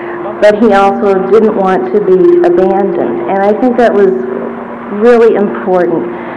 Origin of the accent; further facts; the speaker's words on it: St. Louis, Missouri, United States; I'm a nurse from St. Louis